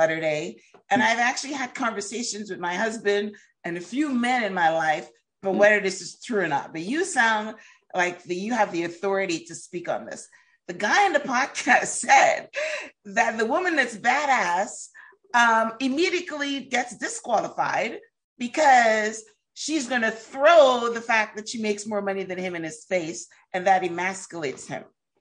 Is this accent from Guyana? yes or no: no; Canada; you're from Canada and I'm from Canada right.